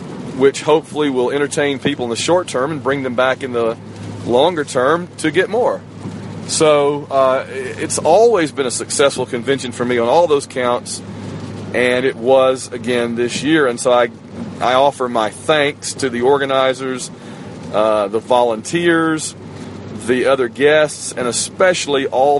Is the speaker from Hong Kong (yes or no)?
no; Sylacauga, Alabama, United States; heading out towards my hometown of Sylacauga, Alabama.